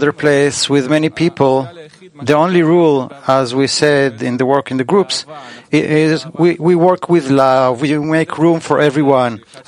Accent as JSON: {"language": "English", "country": "Peru", "said": "from Peru."}